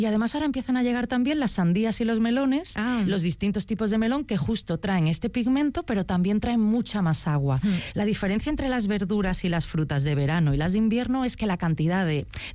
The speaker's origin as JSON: {"language": "Spanish", "town": "Málaga", "region": "Andalusia", "country": "Spain", "said": "yo por ejemplo que soy malagueña, ¿no? De origen malagueña"}